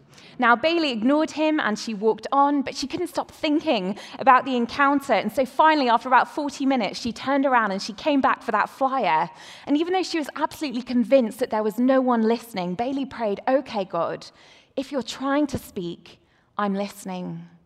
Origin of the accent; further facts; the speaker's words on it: United Kingdom; accent: British; moved away as an adult; now in Atlanta, United States; You can tell by my accent, I'm definitely not from around here, though it was really great to hear a fellow British accent up on the screen earlier. Vince and I moved about 6 months ago to Atlanta